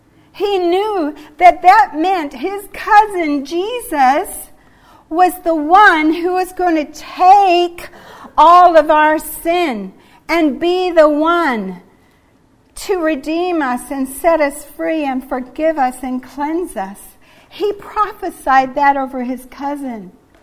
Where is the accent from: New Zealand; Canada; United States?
New Zealand; accent: New Zealand; moved away; I grew up in New Zealand. Did you know that? I'm impersonating an American. When I first came to this church, I had an accent. I talked like that all the time, and I was very New Zealand